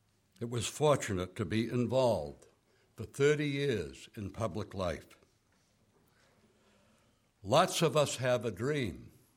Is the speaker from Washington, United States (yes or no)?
no; Boston, Massachusetts, United States; It's not because I'm from Boston. That has nothing to do with it.